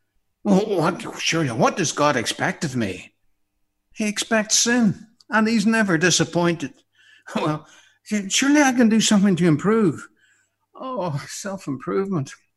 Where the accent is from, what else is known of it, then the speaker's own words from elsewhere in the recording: Maghera, Northern Ireland, United Kingdom; I remember, I'm from Mahara. I've told you that nearly every week. Mahara in County Derry, Londonderry, Northern Ireland.